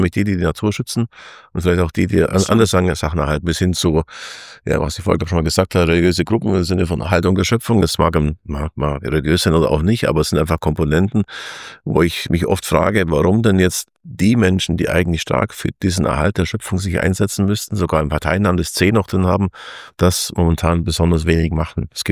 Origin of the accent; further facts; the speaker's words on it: Marktoberdorf, Bavaria, Germany; ich komme aus dem Ortmarkt Oberdorf, wo Fendt ist, die große Traktorenfirma Fendt, und meine halbe Familie arbeitet da.